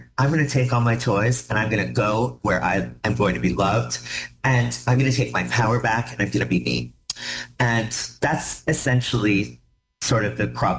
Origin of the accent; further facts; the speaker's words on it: Woodstock, Ontario, Canada; So when I was a kid, growing up in Woodstock, Ontario, at the time, Woodstock was not as progressive as I would say it is now.